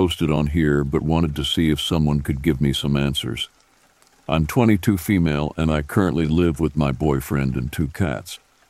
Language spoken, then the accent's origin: English; New South Wales, Australia; About 19 years ago, near my hometown and country, New South Wales, I used to get driven to catch a bus from a town called Parks, about 1 hour from my hometown